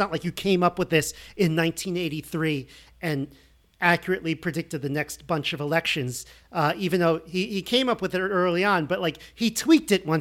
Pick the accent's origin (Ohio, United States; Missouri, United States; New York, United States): New York, United States; this is my home state of New York.